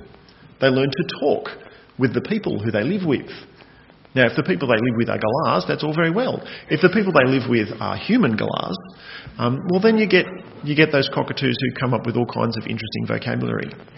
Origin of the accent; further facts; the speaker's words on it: Narrabri, New South Wales, Australia; When I was growing up in Narrabri